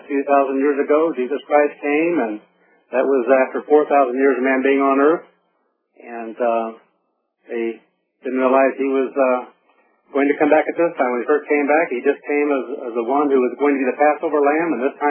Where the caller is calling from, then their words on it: Cincinnati, Ohio, United States; Cincinnati area.